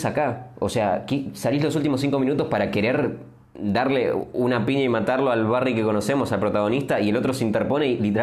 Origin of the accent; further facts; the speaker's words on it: Argentina; claro, yo como argentino, choripán, mate